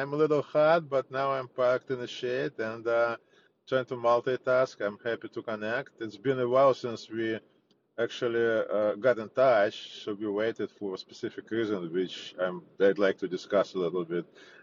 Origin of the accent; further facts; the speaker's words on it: Moscow, Russia; English is a second language; now in United States; Well, I came from Moscow back in 88.